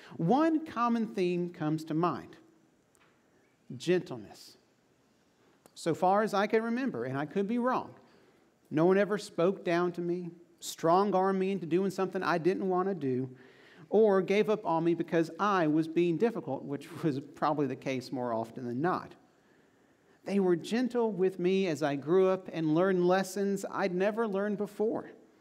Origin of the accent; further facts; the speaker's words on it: St. Paul's, North Carolina, United States; Now, that's the exact opposite of my hometown. St. Paul's is a small town in southeastern North Carolina, and it's home to about 2,000 people and 6 stoplights.